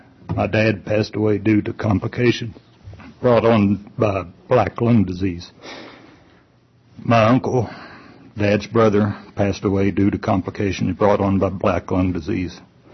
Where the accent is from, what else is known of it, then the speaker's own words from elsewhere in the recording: West Virginia, United States; Growing up in West Virginia, and my dad being a miner, I've certainly had my share of exposure to coal dust.